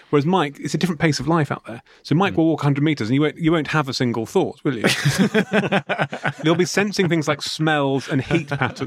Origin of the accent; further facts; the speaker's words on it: London, United Kingdom; I'm a Londoner, so I'm thinking fast